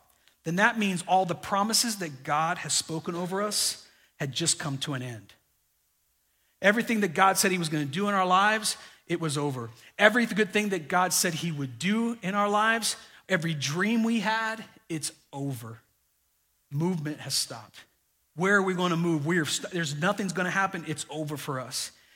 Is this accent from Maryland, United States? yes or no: no; Florida, United States; I grew up in Florida, loved it, man. And as teenagers, we did crazy things.